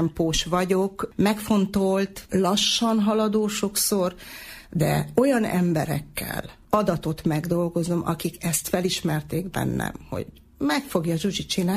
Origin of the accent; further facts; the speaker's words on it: Várpalota, Veszprém County, Hungary; moved away as an adult; now in Debrecen, Hungary; De az óvónői hivatást Várpalotán kezdtem, tehát a szülővárosomban. Ott 2 évig dolgoztam, majd ugye az esküvő után költöztem Debrecenbe, és ennek már nagyon sok éve, mert tehát 87-ben költöztem Debrecenbe